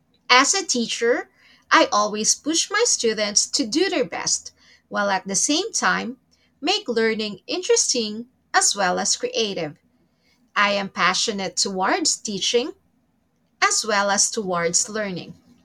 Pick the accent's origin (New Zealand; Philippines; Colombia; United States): Philippines; English is a second language; and I'm from the Philippines.